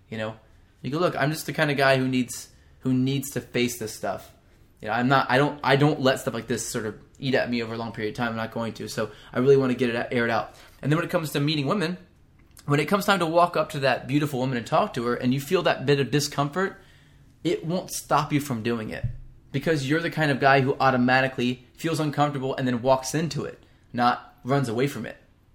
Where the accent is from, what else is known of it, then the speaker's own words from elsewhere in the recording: the South, United States; I'm from the South, too. I can say that sort of thing.